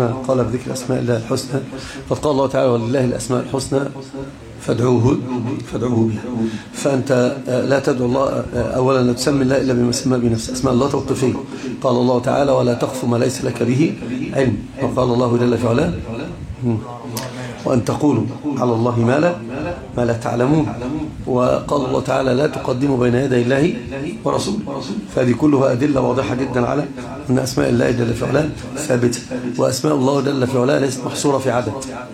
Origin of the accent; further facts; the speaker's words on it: Upper Egypt, Egypt; انا صعيدي